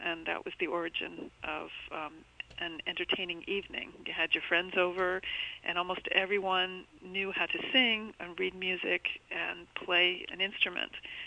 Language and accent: English; Delaware, United States; And since Delaware is my home state, I was very, very happy to be asked